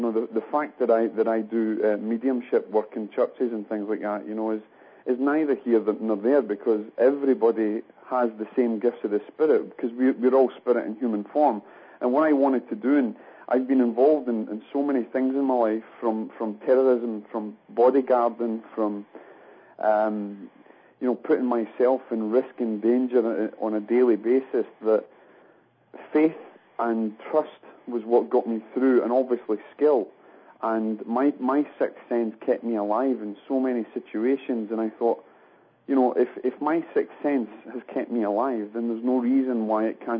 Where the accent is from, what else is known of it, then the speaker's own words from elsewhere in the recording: Scotland, United Kingdom; I'm a Scotsman.